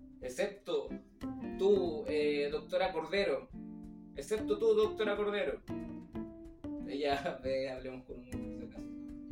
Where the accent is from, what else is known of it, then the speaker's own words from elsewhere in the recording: Chile; ¿Por qué estamos hablando de Milei si somos chilenos?